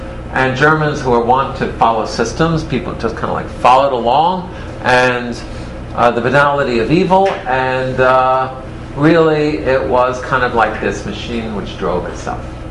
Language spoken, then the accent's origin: English; Denmark; English is a second language; You know I'm from Denmark.